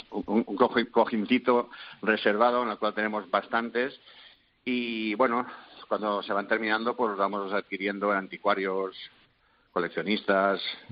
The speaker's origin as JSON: {"language": "Spanish", "town": "Alcoy", "region": "Valencian Community", "country": "Spain", "said": "tampoco voy a apoyos en administraciones como en de donde somos nosotros, que somos de Alcoy, y no hay apoyos tampoco"}